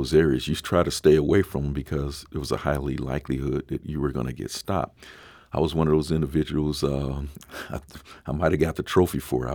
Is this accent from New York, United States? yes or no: no; St. Louis, Missouri, United States; as a young teenager growing up in the St. Louis region